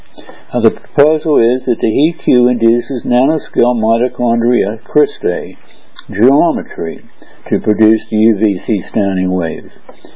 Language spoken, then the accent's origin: English; United States; now in Berlin, Germany; I'm an American living in Berlin